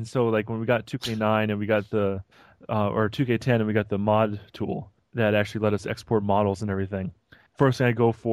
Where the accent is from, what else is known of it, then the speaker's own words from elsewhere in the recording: Vermont, United States; I say I'm from Vermont. I don't think you guys really understand what Vermont is.